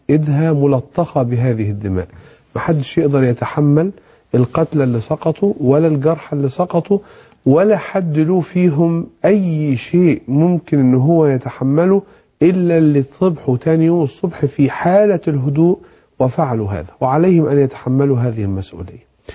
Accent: Egypt; انا وكمواطن مصري

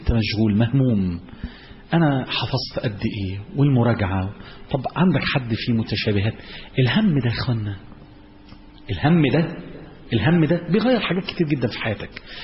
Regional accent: Alexandria, Alexandria Governorate, Egypt; عندنا في اسكندرية يقولك ما تحكيش في المحكي،

